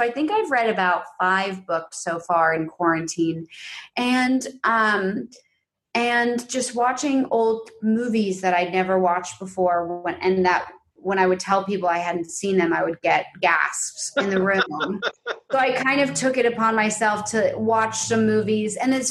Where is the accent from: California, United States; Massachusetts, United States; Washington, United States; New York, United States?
New York, United States; New York City; because I grew up in New York City and I was often, like, I've always spent time in urban environments